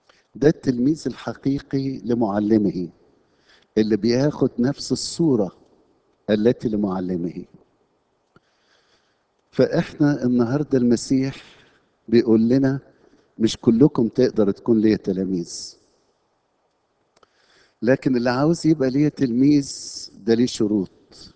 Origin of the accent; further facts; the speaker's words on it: Egypt; المسيحيين الشرقيين اللي احنا تربينا في مصر